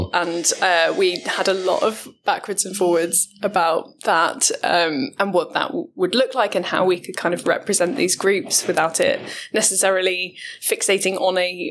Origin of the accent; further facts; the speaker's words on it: Ipswich, East of England, United Kingdom; Well, it's great. I mean, I grew up in Ipswich